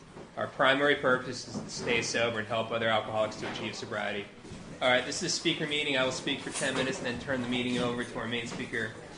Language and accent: English; Larkspur, California, United States; So I grew up here in California. I grew up in the North Bay. I'm from Marin County, rough and tumble Larkspur. my parents are German immigrants.